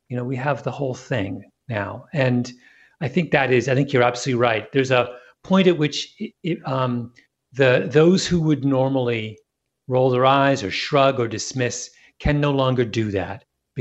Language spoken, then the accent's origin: English; Canada; now in United States; I am biracial, which matters. I grew up in Canada, very different environment than here in the United States.